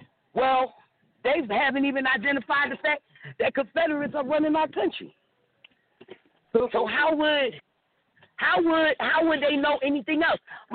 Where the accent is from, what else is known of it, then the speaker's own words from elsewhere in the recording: Philadelphia, Pennsylvania, United States; now in Tampa, United States; You know I'm here in Tampa, Florida. And by the way, I'm from Free North, Philly, folks.